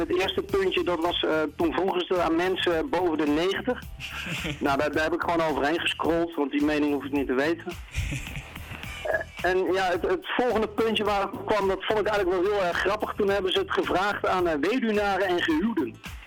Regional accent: Veenendaal, Utrecht, Netherlands; En ik kom uit Veenendaal.

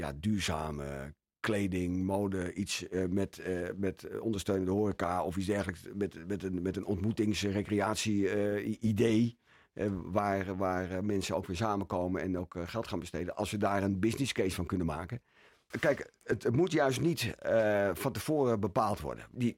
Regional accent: Bussum, North Holland, Netherlands; Kijk, ik ben Bussumer. En ik ben geboren en getogen in Bussum.

